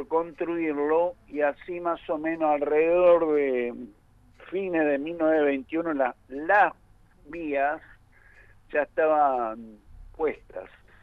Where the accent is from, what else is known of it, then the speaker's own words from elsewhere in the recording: Carmen de Patagones, Buenos Aires Province, Argentina; Yo me crié en Patagones, por lo tanto, es una ciudad que realmente es como si hubiera nacido ahí.